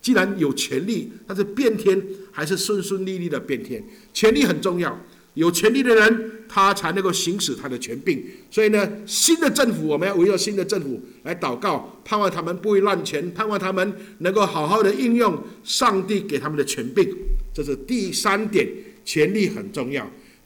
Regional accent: China; 我们中国人，我们很多人，我们都是再穷都不能穷教育，所以我们不管来到哪里，不管来到美国，不管来到加拿大，我们都把孩子送过来

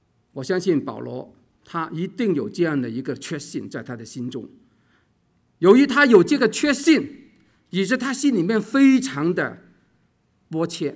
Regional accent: Hong Kong; 我虽然是来自香港

